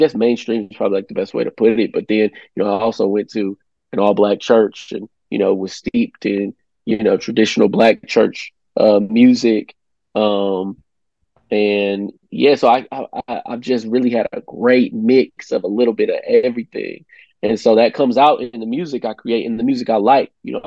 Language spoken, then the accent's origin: English; Midwest, United States; I'm from the Midwest, and I was telling my wife the other day